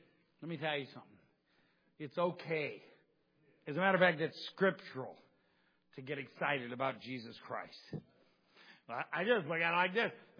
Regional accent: Ohio, United States; I tell people, I'm from Ohio.

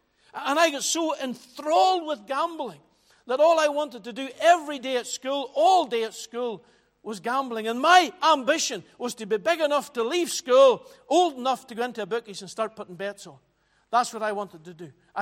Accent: Glenwherry, Northern Ireland, United Kingdom; I went to Glenwherry Presbyterian Church. Just 3 miles up the road. And I was brought up in the Presbyterian Church.

